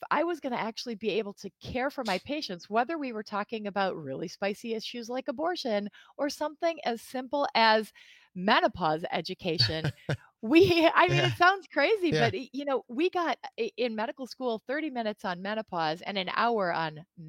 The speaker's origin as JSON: {"language": "English", "town": "Kaukauna", "region": "Wisconsin", "country": "United States", "tie": "born or raised there", "said": "So I am a first-generation college student born and raised in Kaukauna, Wisconsin."}